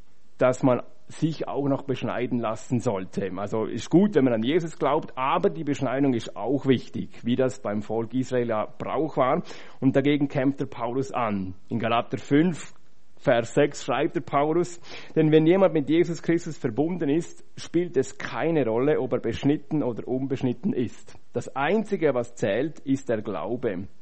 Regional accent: Liechtenstein; weil bei uns in Liechtenstein, wir haben keinen See.

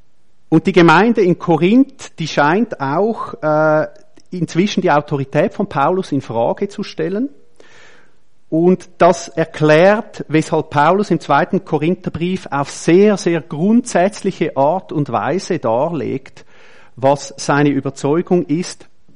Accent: Switzerland; Ist das eine Aufhebung von unserer Identität, die wir haben als Schweizer, die wir haben hier?

